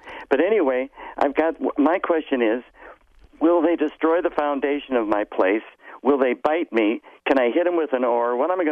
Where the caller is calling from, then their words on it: Burlington, Wisconsin, United States; I'm calling from Burlington. We're having our Chicago or our Chocolate Fest today.